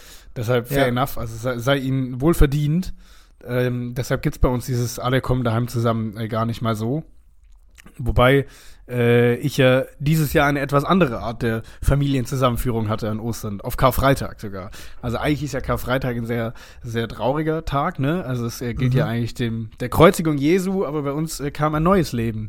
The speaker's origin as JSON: {"language": "German", "region": "Baden-Württemberg", "country": "Germany", "said": "komme ich aus dem Schwäbischen"}